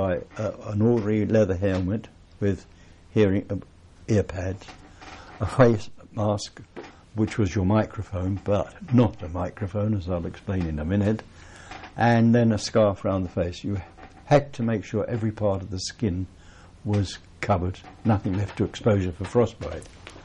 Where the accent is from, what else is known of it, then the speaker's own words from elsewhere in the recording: London, United Kingdom; accent: Cockney; because he found my Cockney accent a bit difficult to pick up on the end.